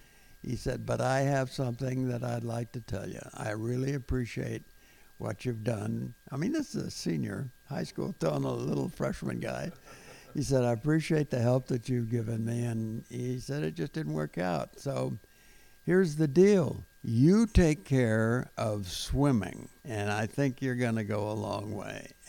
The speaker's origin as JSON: {"language": "English", "town": "Pasadena", "region": "California", "country": "United States", "tie": "born or raised there", "said": "It was a small town, still a little bit of a small town flavor to Pasadena. And with nothing but boys, we had four boys in the family, and it was great."}